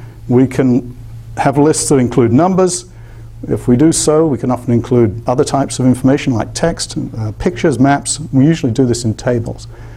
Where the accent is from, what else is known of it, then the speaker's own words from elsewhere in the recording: United Kingdom; now in United States; I never collected baseball cards because I grew up in the United Kingdom, but if I'd have been here, I would have collected them.